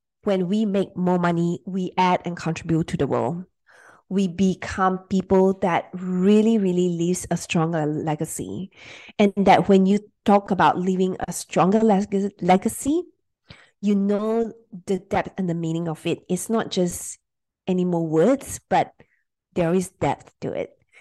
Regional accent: Malaysia; was I grew up in Malaysia.

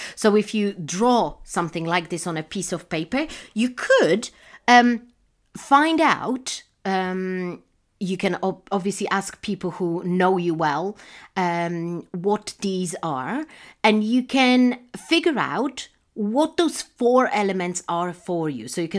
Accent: Poland; English is a second language; I come from Poland

